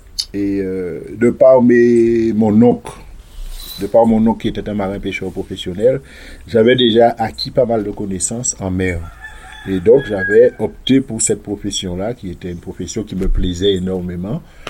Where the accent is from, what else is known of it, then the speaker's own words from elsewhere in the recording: Lamentin, Guadeloupe; also born or lived in Baie-Mahault; j'ai été élevé sous la commune du Lamantin et de Bémao, puisque j'avais des parents qui étaient à cheval sur les deux communes